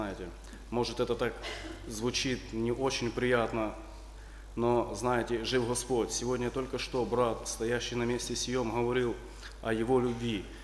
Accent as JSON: {"language": "Russian", "region": "Donbas", "country": "Ukraine", "lives_now": "Kyiv Oblast, Ukraine", "said": "Я сам из Донбасса. Вот. Но здесь уже в Киевской области живу 4-й год."}